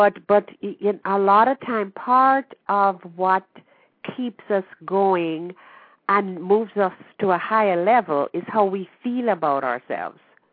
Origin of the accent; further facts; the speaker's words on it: Jamaica; I happen to have been born and raised